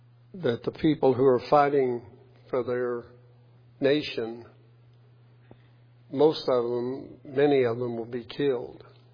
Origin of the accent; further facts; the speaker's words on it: Elsmere, United States; born there; I'm so thankful that I was born in Elsmere.